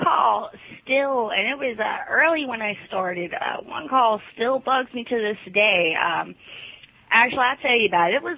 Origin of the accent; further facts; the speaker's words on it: Alabama, United States; And aside from the fact that I swing and I'm from Alabama, I know rednecks talk like this.